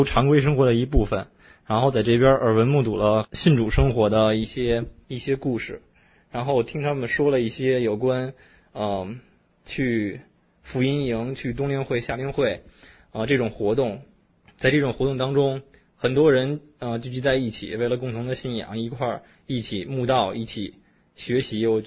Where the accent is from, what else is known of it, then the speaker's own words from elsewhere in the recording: Beijing, China; 我是从北京来的，不过我不是西皇城根儿的，我是东城根儿的，我是东城区的胡同里出来的。